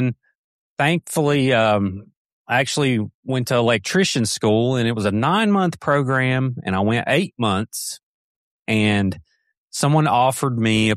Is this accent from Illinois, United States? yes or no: no; Ashland, Kentucky, United States; born there; So basically, I was born in Ashland, Kentucky, which is still Appalachia. It's eastern Kentucky in Boyd County.